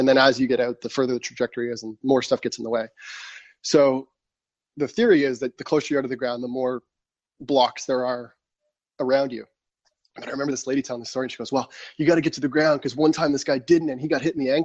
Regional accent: Canada; I'm Canadian, so 58 degrees Celsius was one of the hottest days there.

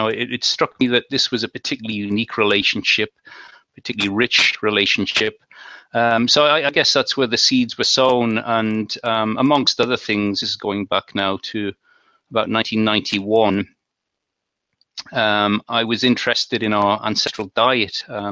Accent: North East England, United Kingdom; I had a pretty average upbringing for the UK. I grew up in Northeast England, I guess, kind of working class background.

